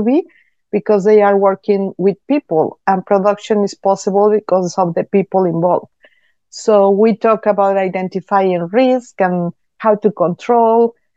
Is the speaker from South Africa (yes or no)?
no; Mexico City, Mexico; My background, I'm from Mexico City, and I'm an educator.